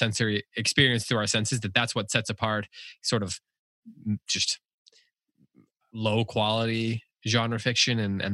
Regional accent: Ontario, Canada; born there; I was born just outside of Toronto.

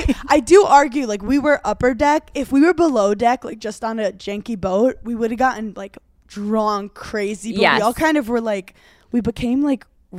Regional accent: Brooklyn, New York, United States; I love all boats. I'm from Brooklyn.

